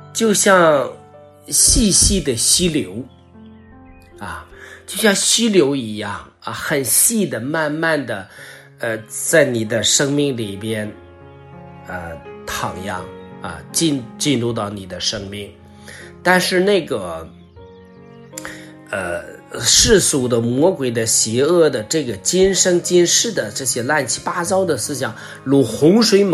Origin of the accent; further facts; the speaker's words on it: China; 就像我们中国人，那是天人合一的生命